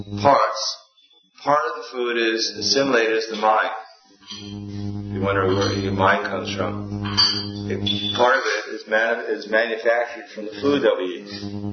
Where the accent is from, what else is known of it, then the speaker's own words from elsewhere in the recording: Belgium; English is a second language; I'm from Belgium and I'm proud of it.